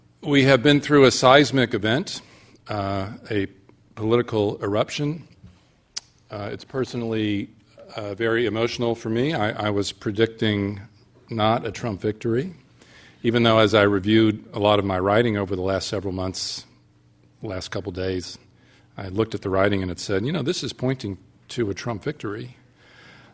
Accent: United States; Obviously, I'm an American.

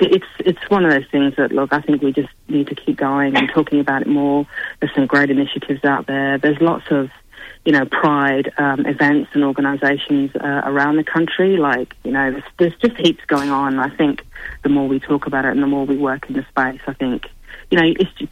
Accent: England, United Kingdom; and I'm English, so I had to put a fellow countryman in there.

